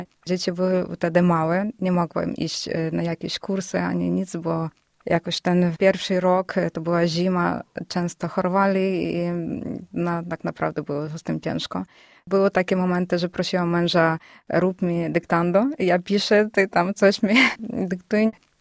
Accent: Lviv Oblast, Ukraine; now in Poland; W Ukrainie mieszkaliśmy niedaleko od Lwowa. Oboje pochodzimy z tego samego miasta, tak?

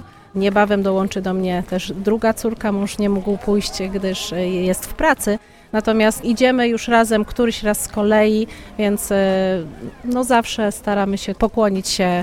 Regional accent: Chmielnik, Świętokrzyskie Voivodeship, Poland; Jesteśmy z Chmielnika, z parafii brata Alberta

